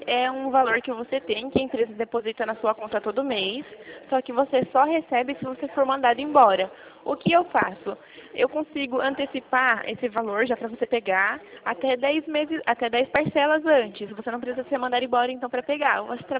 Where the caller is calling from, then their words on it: Itu, São Paulo, Brazil; Eu sou de Itu.